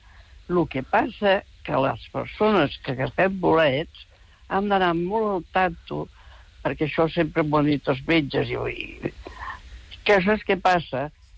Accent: El Vendrell, Catalonia, Spain; jo des de petita, jo sempre us ho dic, soc filla de Vendrell, pagesos

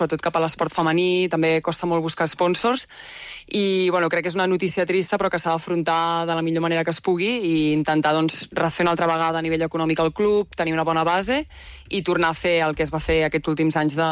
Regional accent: Granollers, Catalonia, Spain; vaig decidir tornar aquí a casa, a Granollers, d'on sóc jo

